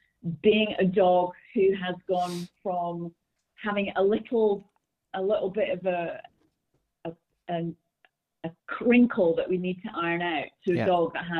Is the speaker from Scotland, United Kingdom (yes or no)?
yes; Scotland, United Kingdom; I'm Scottish.